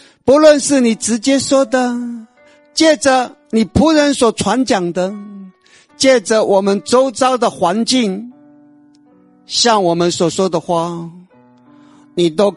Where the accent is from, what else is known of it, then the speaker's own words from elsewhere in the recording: Taiwan; moved away; 我虽然不住在台湾，可是我关心台湾，这是我出生的地方，这是我长大的地方，这是我的故乡，我关心。那么就是因为我在这里长大